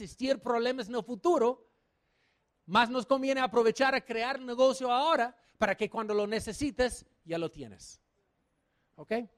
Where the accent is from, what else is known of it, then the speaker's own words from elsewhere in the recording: New York, United States; also born or lived in New Jersey; Yo soy de Nueva York. Yo sé que parezco mexicano, pero no es cierto. Yo nací en Nueva Jersey, yo trabajaba como vendedor de acciones en Nueva York.